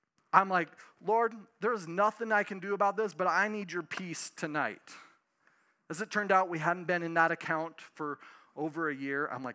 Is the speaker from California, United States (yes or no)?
no; Helena, Montana, United States; When I grew up here in Helena, as a little kid, my dad would take us to the racetrack.